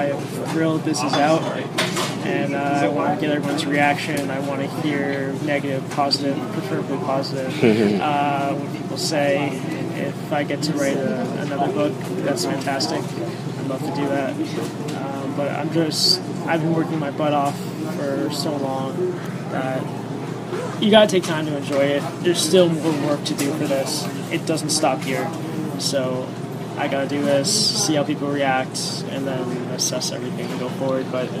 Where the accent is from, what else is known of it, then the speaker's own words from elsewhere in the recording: White Plains, New York, United States; I'm from White Plains, 23 years old.